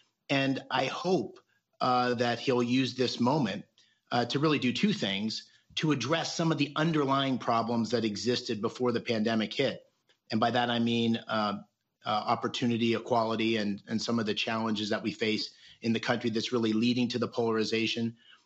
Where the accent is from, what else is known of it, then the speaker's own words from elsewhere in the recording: Scranton, Pennsylvania, United States; I'm a kid from Scranton, outside of Scranton, Pennsylvania.